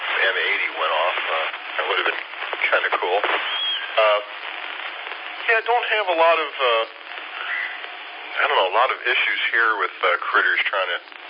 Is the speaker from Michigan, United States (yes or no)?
yes; Detroit, Michigan, United States; now in Campobello, United States; But I'm originally from the Detroit area and moved down here to South Carolina about 15 years ago.